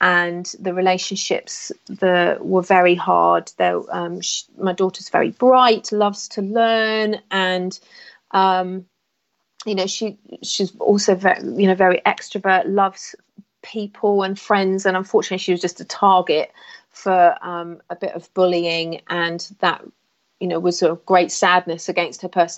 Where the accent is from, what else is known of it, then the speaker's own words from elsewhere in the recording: South East England, United Kingdom; moved away as an adult; also born or lived in Australia; did live in Australia for 17 years, where I met my hubby and had my children, and we've been back here 10 years now. So, but I grew up in Hampshire, born in Hampshire, and I left here when I was 21.